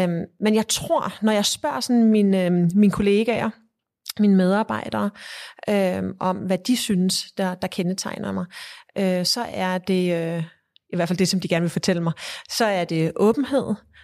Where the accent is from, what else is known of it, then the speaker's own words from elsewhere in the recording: Dubai, United Arab Emirates; also born or lived in Saudi Arabia; men han blev udstationeret i Saudi-Arabien og i Dubai, i de Forenede Arabiske Emirater, så der havde jeg meget store dele af min barndom, voksede jeg op i Mellemøsten.